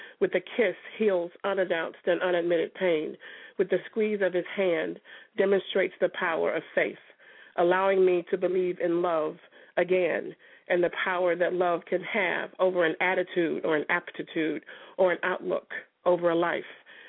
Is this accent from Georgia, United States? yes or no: yes; Atlanta, Georgia, United States; I am from Atlanta. I am 47 years old